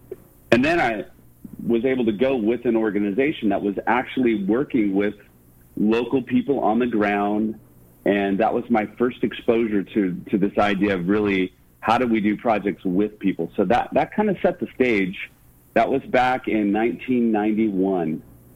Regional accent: San Diego, California, United States; And I grew up in San Diego and hadn't really gone down to Mexico very often.

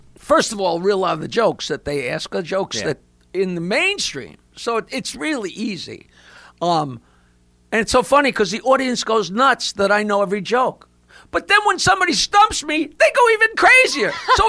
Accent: United States; I figured I grew up in America. You grew up in America.

